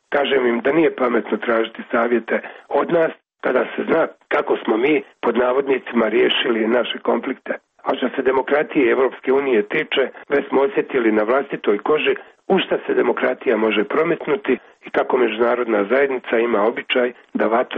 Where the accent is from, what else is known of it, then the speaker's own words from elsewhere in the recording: Sarajevo, Federation of Bosnia and Herzegovina, Bosnia & Herzegovina; sam kao dijete u Sarajevu